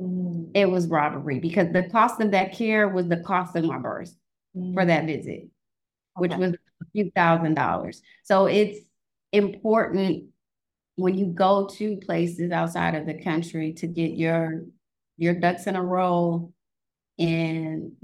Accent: California, United States; And that bill in a California hospital, which is my home state, cost them around $36,000 to birth that child.

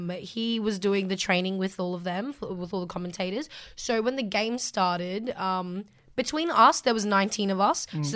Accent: Cairns, Queensland, Australia; Born and raised in Cairns, but, Torres Strait Islander, Aboriginal girl, of course, proud of it.

